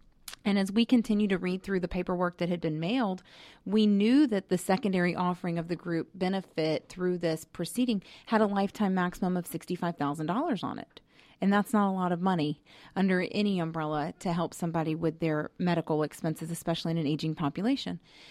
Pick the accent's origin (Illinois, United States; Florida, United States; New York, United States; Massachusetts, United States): Florida, United States; I grew up in Florida and graduated from Florida State University